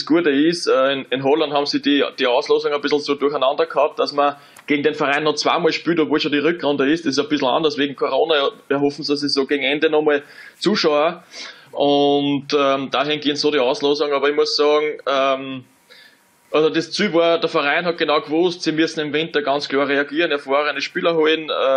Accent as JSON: {"language": "German", "country": "Austria"}